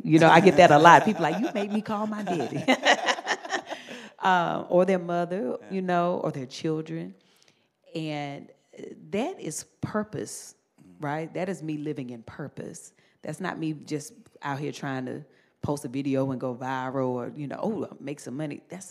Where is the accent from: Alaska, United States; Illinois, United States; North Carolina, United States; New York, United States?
North Carolina, United States; But you know, I'm from the South. I grew up in North Carolina. I grew up in the church